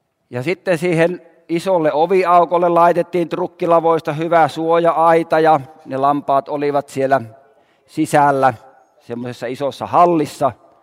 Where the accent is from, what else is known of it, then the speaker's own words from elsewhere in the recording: Äänekoski, Central Finland, Finland; Silloin ne ovat siellä minun kotiseudullani Äänekoskella.